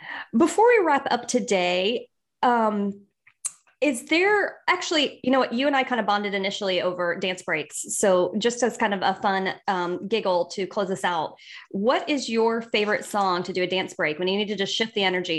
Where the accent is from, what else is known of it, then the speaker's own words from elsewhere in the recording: Georgia, United States; I grew up in Georgia.